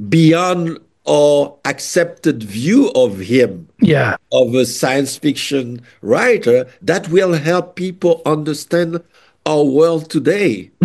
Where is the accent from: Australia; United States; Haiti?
Haiti; also born or lived in Congo; coming from Haiti, I know what a dictatorship is.